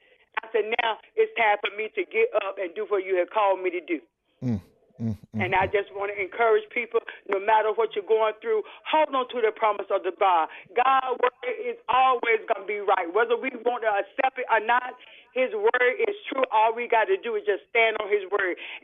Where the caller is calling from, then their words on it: Ahoskie, North Carolina, United States; I'm calling from Ahoskie, North Carolina.